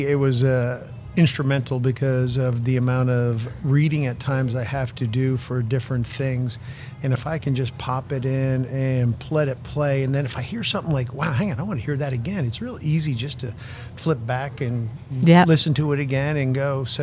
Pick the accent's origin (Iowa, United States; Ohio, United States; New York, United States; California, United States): New York, United States; I grew up in the Hudson Valley, New York.